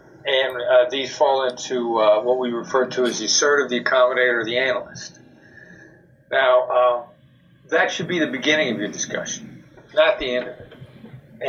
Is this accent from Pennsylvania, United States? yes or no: no; Iowa, United States; Now, you know, I'm a small town boy from Iowa. I grew up in Iowa.